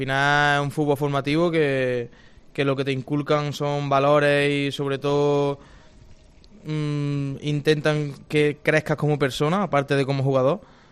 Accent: Córdoba, Andalusia, Spain; como cordobés, jugar en el Córdoba es un sueño y sí que es verdad que jugar en el equipo de tu tierra

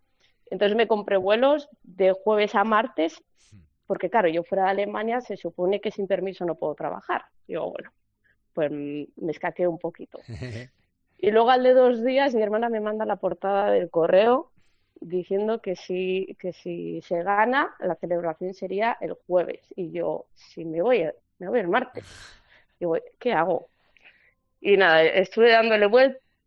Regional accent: Bilbao, Basque Country, Spain; now in Germany; Cuando me preguntan de dónde soy, digo País Vasco, muchos me miran como, no sé de qué me estás hablando, y digo, Bilbao

